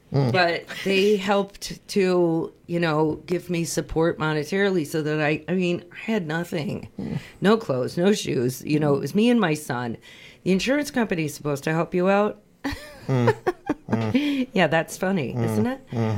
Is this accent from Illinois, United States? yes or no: yes; Chicago, Illinois, United States; because I'm originally from Chicago myself.